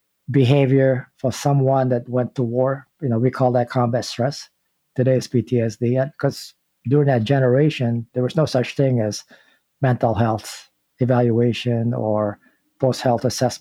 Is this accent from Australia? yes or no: no; Philippines; born there; I was born in the Philippines along with my siblings and my mom and my dad.